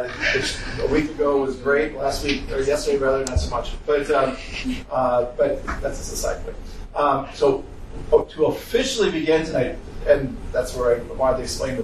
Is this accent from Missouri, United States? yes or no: no; Wisconsin, United States; I was born in Wisconsin, grew up in Wisconsin, but actually studied for this diocese and have been ordained for 30 years.